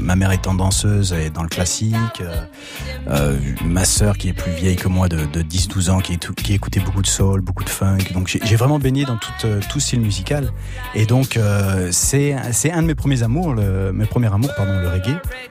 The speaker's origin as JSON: {"language": "French", "country": "France", "said": "je suis français, anglo-péruvien."}